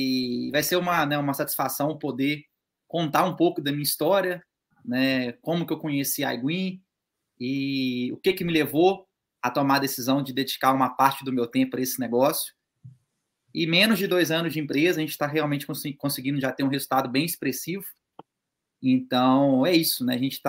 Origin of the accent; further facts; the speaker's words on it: Itabirito, Minas Gerais, Brazil; eu sou natural de Itabirito, que fica aqui uma cidade do lado de Ouro Preto.